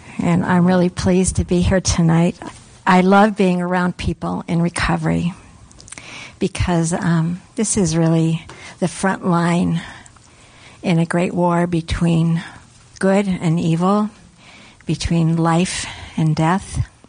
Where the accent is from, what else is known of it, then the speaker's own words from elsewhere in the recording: Clam Gulch, Alaska, United States; I grew up on the Kenai Peninsula. My family homesteaded in Clam Gulch, and we were commercial fishermen on the beach between Clam Gulch and Inilchik.